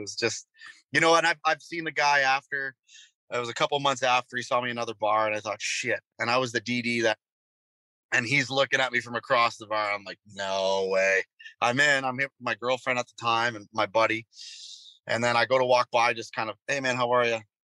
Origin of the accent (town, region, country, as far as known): North Bay, Ontario, Canada; born or raised there